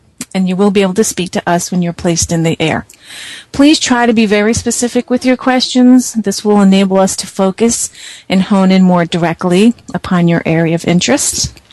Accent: New Jersey, United States; Jersey, my hometown. Hometown, home state.

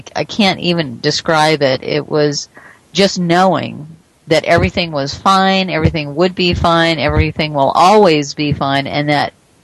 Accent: United States; now in South Africa; far away from home because I'm from the United States, all alone.

